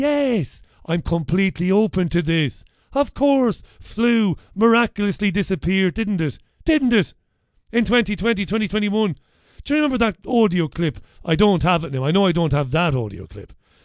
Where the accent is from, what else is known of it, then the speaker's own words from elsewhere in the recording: Waterford, Munster, Ireland; I grew up in Ballybeg and then later on Browns Road, Belvedere Drive in Waterford